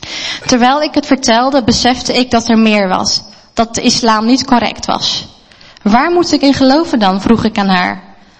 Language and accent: Dutch; Rotterdam, South Holland, Netherlands; born there; ik ben geboren in Rotterdam in een Turks gezin.